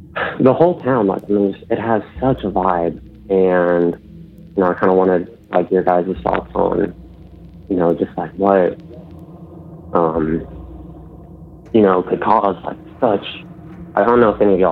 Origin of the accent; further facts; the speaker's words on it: Indiana, United States; I'm from Indiana.